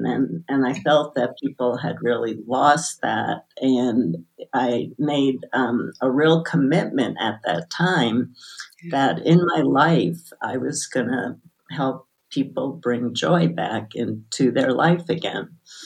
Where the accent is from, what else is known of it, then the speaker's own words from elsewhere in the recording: Brooklyn, New York, United States; born there; So I was born in Brooklyn, New York, back at a time when people were not doing spiritual work